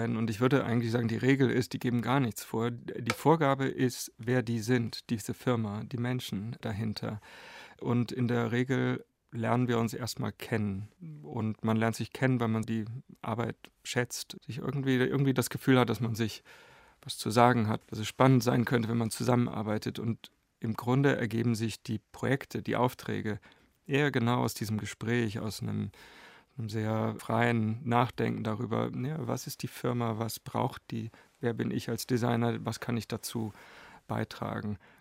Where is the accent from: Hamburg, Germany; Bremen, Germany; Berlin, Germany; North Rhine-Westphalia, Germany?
North Rhine-Westphalia, Germany; Wuppertal; Ach, die Zeit in Wuppertal Anfang der 70er Jahre war eigentlich eine sehr freie, schöne Kindheit in dieser Stadt.